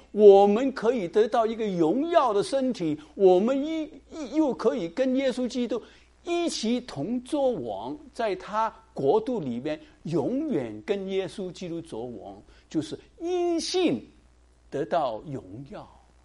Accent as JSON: {"language": "Chinese", "country": "China", "said": "我们中国人是文化在哪里开始啊？黄河，对不对啊？"}